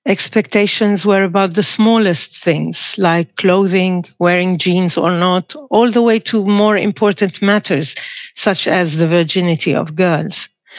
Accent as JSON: {"language": "English", "country": "Lebanon", "tie": "born or raised there", "said": "Growing up in Lebanon as a young girl was relatively easy and free of worry."}